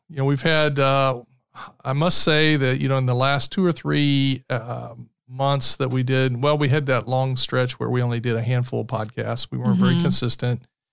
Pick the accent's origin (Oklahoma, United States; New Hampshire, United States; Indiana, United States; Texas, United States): Indiana, United States; Muncie; We were planning to make a trip to my hometown. Big fancy Muncie, Indiana